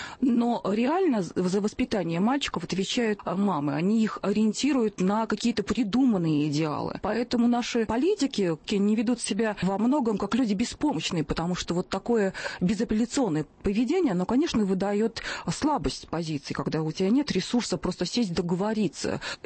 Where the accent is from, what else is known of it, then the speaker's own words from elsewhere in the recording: Ukraine; Я сама из Украины